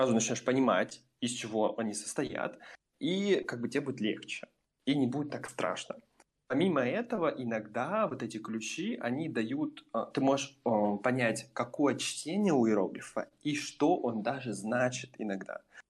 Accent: Primorsky Krai, Russia; Ну, блин, у нас там Китай просто час на машине, и все, вот тебе Китай. Я все детство ездил в Суйфунхэ

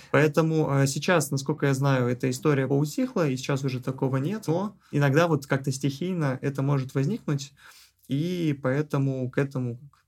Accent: Russia; люди узнавали, что я из России

